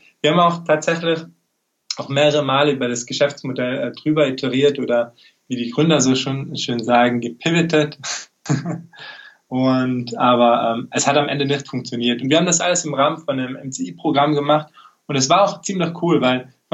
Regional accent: Tyrol, Austria; wie schon angekündigt. Ich komme eben aus Tirol

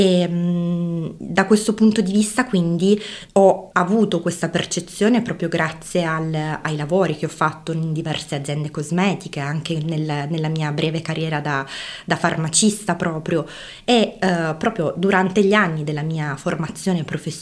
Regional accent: Bari, Apulia, Italy; born there; now in Bolzano, Italy; Io sono barese di nascita, altoatesina, o meglio bolzanina di adozione

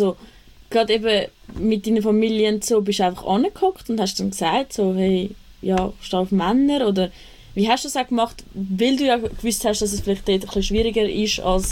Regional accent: Küsnacht, Zurich, Switzerland; ich komme auch aus Küsnacht

